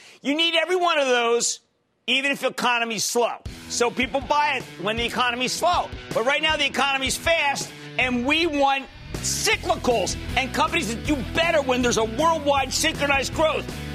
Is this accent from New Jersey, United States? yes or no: yes; New Jersey, United States; Let's go to Catherine in my home state of New Jersey.